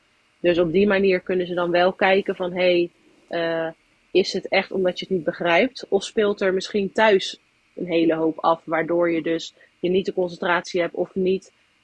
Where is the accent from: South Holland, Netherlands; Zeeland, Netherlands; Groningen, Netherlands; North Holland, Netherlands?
South Holland, Netherlands; Dordrecht; born there; now in Zwijndrecht, Netherlands; ik ben in Dordrecht geboren. En heb eigenlijk totdat ik 16 ben niet meer in Dordrecht gewoond. 16,5. Toen kwam ik weer terug in Dordrecht. En heb wel 1 keer toen ik 4 was nog in Zwijndrecht gewoond, in een pleeggezin.